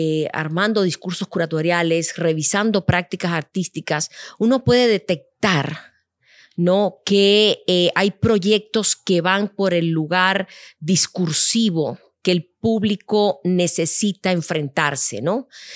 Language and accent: Spanish; Havana, Cuba; moved away as an adult; now in Mexico City, Mexico; Yo nací en La Habana, Cuba. En La Habana hice todos mis estudios primarios, secundarios, preparatorios e incluso el primer nivel universitario. Y llegué a la Ciudad de México a punto de cumplir 25 años.